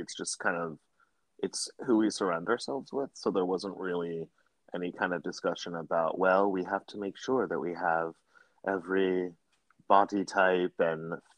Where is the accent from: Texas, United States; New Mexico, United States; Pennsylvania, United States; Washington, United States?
Pennsylvania, United States; Philadelphia; And I remember I grew up in Pennsylvania and Philadelphia.